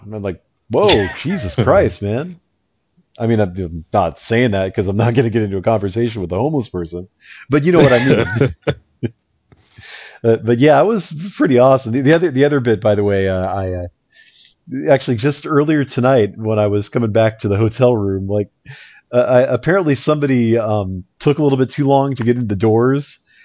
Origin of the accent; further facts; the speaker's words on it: New York, United States; accent: New York; That was my New York accent right there.